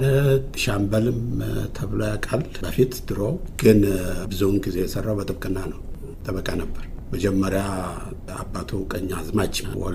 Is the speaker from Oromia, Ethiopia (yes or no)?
no; Dessie, Amhara, Ethiopia; ደሴ ነው ተወልጄ ያደግኩት።